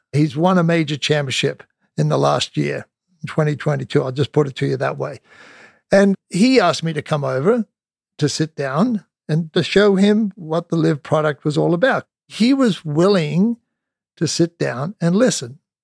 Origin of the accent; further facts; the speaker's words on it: Australia; I came from Australia. I played the Australian Tour.